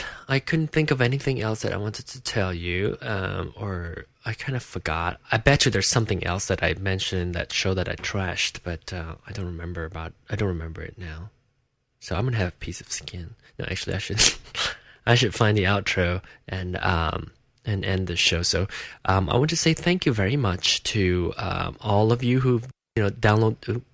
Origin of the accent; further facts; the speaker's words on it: Malaysia; now in United States; be it being gay or be it being Malaysian or living in the United States or all the above